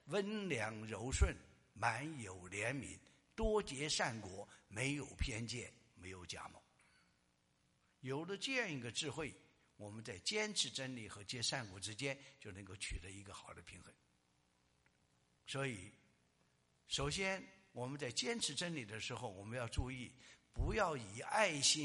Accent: China; 我们从大陆来的弟兄姊妹要特别注意。我们第一代基督徒，包括我在内

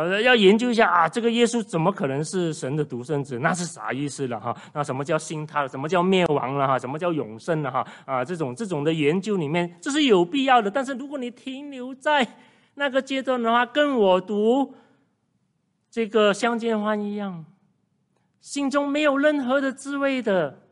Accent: Malaysia; 那我年少的时候，我们马来西亚人哈读很多四书五经了，就是我学校的背景了哈，我是华校生。

